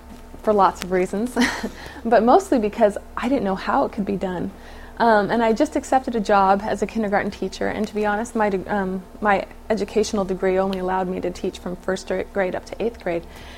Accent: California, United States; I am actually from California, and I'm born and raised, and I went to school at BYU.

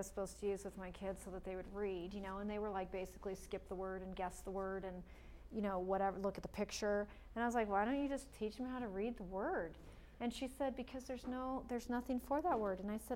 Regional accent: Payson, Arizona, United States; When I grew up in Payson, Arizona, which still to this day has a large homeschooling community

